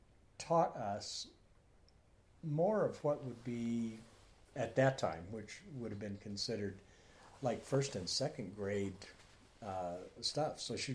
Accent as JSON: {"language": "English", "town": "Phoenix", "region": "Arizona", "country": "United States", "tie": "born there", "said": "I was born in Phoenix."}